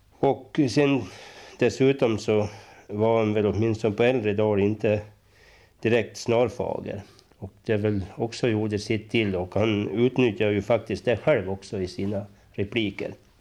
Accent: Norrbo, Dalarna County, Sweden; Jag är född i Norrbo, ja.

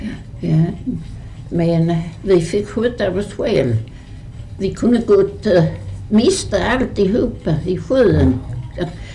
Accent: Mölle, Skåne, Sweden; Nej, det är så van där vi där hemma på Mölle. Så det är ju sjöfolk så många där i.

